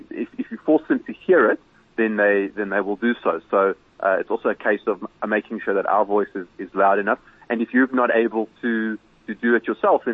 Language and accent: English; South Africa; we are all South African citizens. This is our home